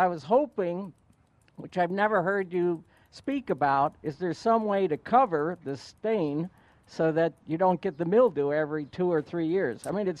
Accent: Glen Ellen, United States; from Glen Ellen, Lou.

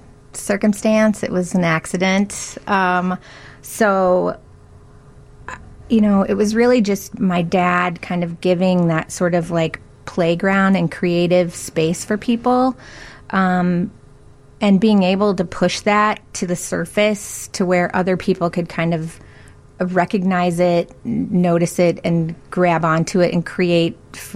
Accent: Topeka, Kansas, United States; now in Chicago, United States; I grew up primarily in Kansas City, or Kansas, I should say, a small town, Topeka, Kansas. So coming to Chicago and going into the record store

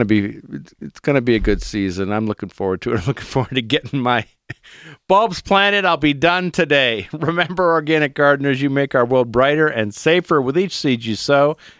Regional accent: Ohio, United States; Growing up in Ohio, my neighbors had it growing on the side of their house

